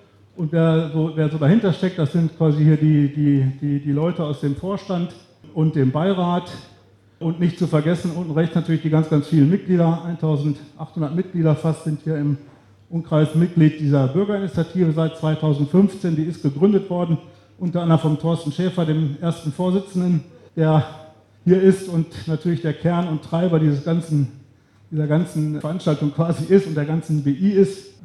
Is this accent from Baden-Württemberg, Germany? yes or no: no; Ginderich, North Rhine-Westphalia, Germany; now in Fehn, Germany; Ich komme hier aus Fehn, hier ganz aus der Nähe hier, habe vorher in Ginderich gewohnt. Da kam ich gebürtig her.